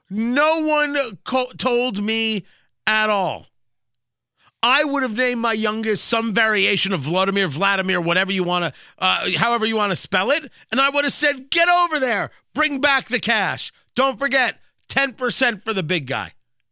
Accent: Brooklyn, New York, United States; born there; I was born in Brooklyn. Being born in Brooklyn did not give me a secret knowledge, no matter what New Yorkers tell you.

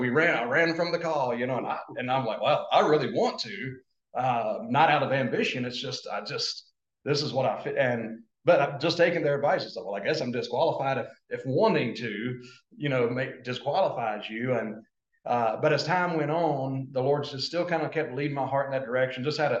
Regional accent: Gastonia, North Carolina, United States; born and raised in Gastonia, North Carolina

